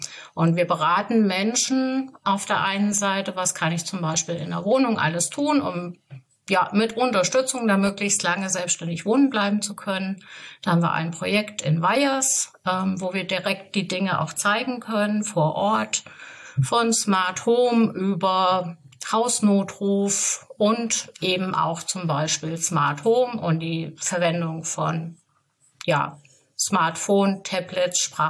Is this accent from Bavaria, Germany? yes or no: no; Offenbach, Hesse, Germany; now in Gersfeld, Germany; Genau, ich bin gebürtig aus Gersfeld. Ich wohne da auch. Ich bin zwar in Offenbach groß geworden, aber seit 2012